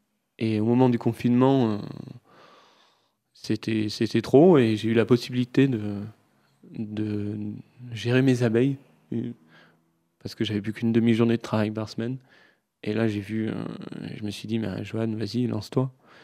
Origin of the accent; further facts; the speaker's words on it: Auvergne-Rhône-Alpes, France; Eh bien oui, j'ai grandi en Ardèche